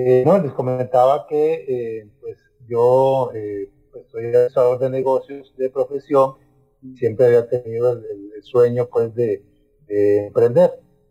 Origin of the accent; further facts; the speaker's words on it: Tilarán, Guanacaste, Costa Rica; yo soy de Tilarán.